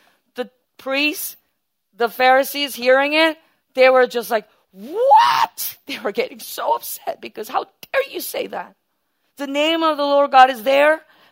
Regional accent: New York, United States; As a New Yorker, you never want to look like one of these things, right?

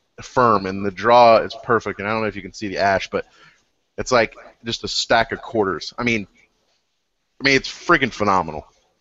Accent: Missouri, United States; And because my favorite president in the state, I'm originally from Missouri.

